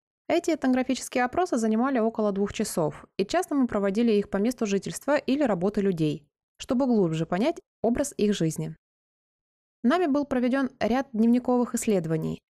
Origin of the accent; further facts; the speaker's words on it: Canada; как это происходит в Канаде, откуда я родом